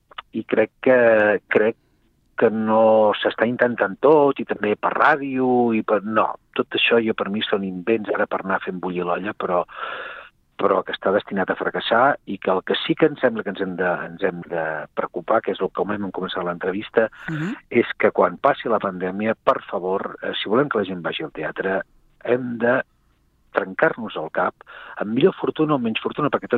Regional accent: Sabadell, Catalonia, Spain; a mi m'agrada dir-ho que soc de Sabadell.

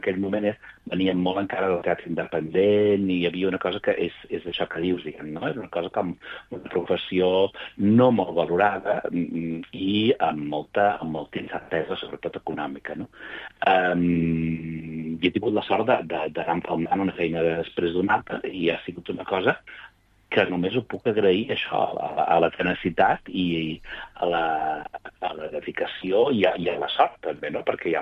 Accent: Calaf, Catalonia, Spain; Jo soc de Calaf

